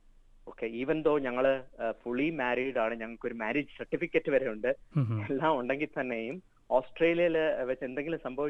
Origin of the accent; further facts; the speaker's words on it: Kerala, India; moved away; Okay, ഞാൻ കേരളത്തിലാണ് ജനിച്ചു വളർന്നതും പഠിച്ചതുമെല്ലാം. പക്ഷെ കേരളം വിട്ട് ഇപ്പൊ 17 വർഷമായി.